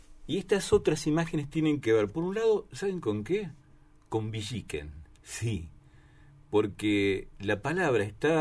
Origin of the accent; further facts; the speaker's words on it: Santa Fe, Argentina; born there; Mi patria chica es Santa Fe, no Argentina.